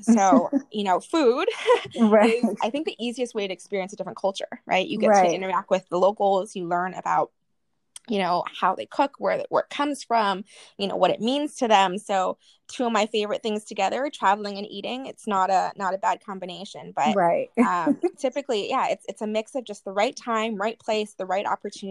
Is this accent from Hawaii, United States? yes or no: yes; Hawaii, United States; I think growing up in Hawaii, especially like Tahiti, Bora Bora, these beautiful islands, I would like to get there one day.